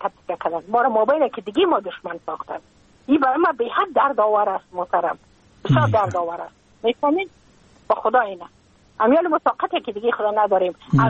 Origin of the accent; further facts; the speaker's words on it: Afghanistan; moved away as an adult; now in United States; من که از افغانستان بقیه آمدم بله. من اون سال بودم 28 ساله